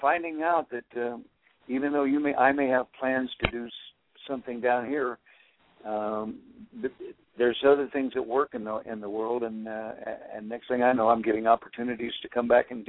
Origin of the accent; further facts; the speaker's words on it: Tennessee, United States; when I was a kid growing up in Tennessee, I used to watch them put the rings in the bulls' noses